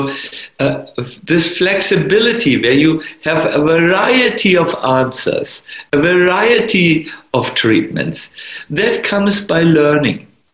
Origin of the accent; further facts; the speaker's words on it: Germany; accent: German; English is a second language; My German accent was extremely strong at that time. Now it's only 20%.